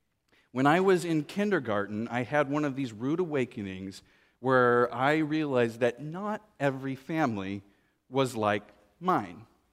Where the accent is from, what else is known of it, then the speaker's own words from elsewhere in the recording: Austin, Texas, United States; Did I mention I grew up in Austin, Texas?